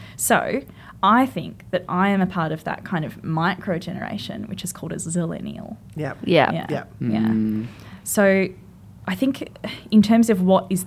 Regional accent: Albany, Western Australia, Australia; also born or lived in Wickham; So I grew up in a town on the south coast called Albany, which is on Manangnuma land, and also in a town on the north coast called Wickham, which is on Ngarluma land. But now I live in Melbourne

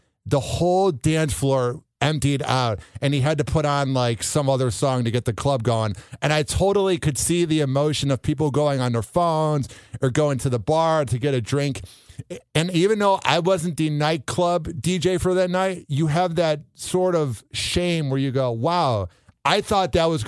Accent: Illinois, United States; I'm from Illinois, and about 15 to 18 years ago … you could not turn on the radio in Illinois without hearing

